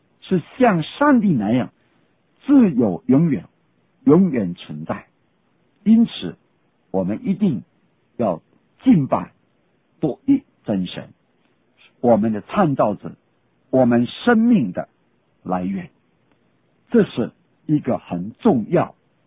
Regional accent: China; 假如是我们中国人，可能说写的一定是中文

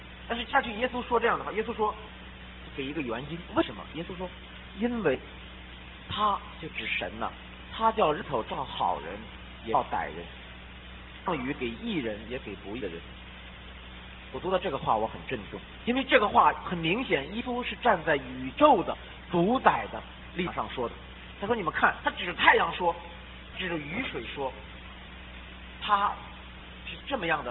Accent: China; 我都是大陆出来的人

